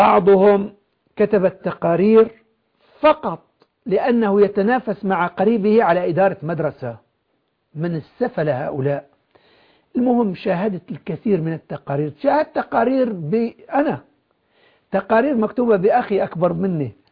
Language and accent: Arabic; Idlib Governorate, Syria; فهو يدعي أنه يحمي الريف وأنا من الريف